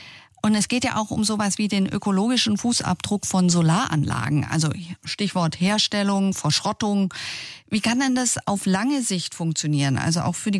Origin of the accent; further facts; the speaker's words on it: Germany; Bei uns in Deutschland, bei Ihnen in der Schweiz wird es ähnlich sein.